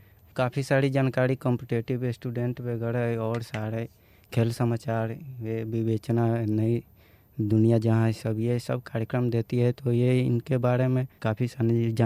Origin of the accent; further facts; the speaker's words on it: Sitamarhi, Bihar, India; सीतामढ़ी बिहार से मैं आया हूँ। बहुत अच्छा लग रहा है सर। सर, मेरे गांव का नाम बेला मुस्पकौनी है जो सीतामढ़ी डिस्ट्रिक्ट से 36 किलोमीटर दूर उत्तर की तरफ नेपाल बॉर्डर के पास।